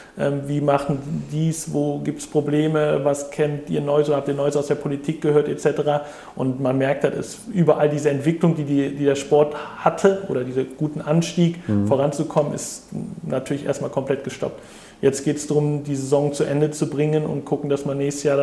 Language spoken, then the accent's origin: German; Cologne, North Rhine-Westphalia, Germany; die gerade zufällig auch in meiner Heimat in Köln sitzen, ist umso schöner.